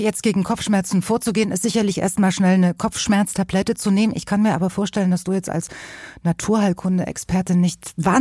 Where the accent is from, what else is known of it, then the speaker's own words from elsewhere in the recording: Weimar, Thuringia, Germany; in meiner Kindheit, ich komme ja aus Weimar in Thüringen